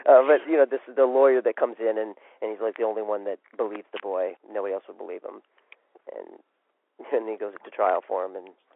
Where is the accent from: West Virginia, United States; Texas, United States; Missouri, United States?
Missouri, United States; Columbia; born there; Yeah, I was born in Missouri. In Columbia, Missouri, where the University of Missouri is. So it was a college town.